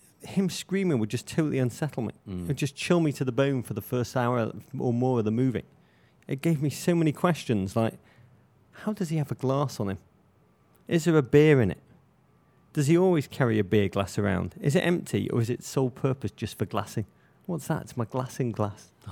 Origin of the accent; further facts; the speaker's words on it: Liverpool, North West England, United Kingdom; I grew up in Liverpool.